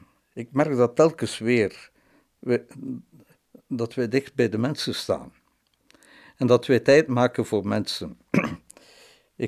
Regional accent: West Flanders, Belgium; Ik kwam uit West-Vlaanderen

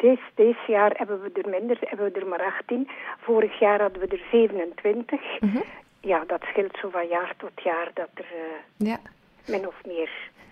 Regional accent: Temse, Flanders, Belgium; born there; Ik ben Oost-Vlaming, ik ben geboren in Temse.

